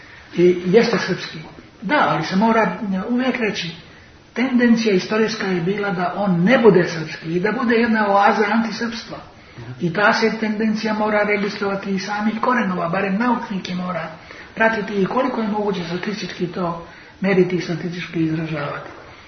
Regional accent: Federation of Bosnia and Herzegovina, Bosnia & Herzegovina; Ja sam Hercegovac, ja sam u Mostaru završio gimnaziju. Živio, dakle, dosta dugo, jedno vrijeme čak i živeo u gradu, iako sam živeo u Čapini pa sam u školu išao vozom.

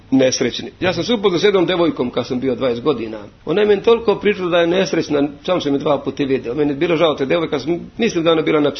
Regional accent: Australia; mi smo iz Australije

